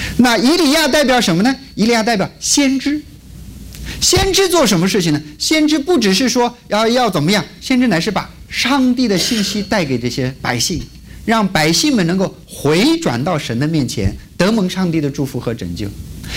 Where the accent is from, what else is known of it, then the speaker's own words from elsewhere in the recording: Xinjiang, China; 在我的家乡新疆那边有很多的穆斯林啊，很多的穆斯林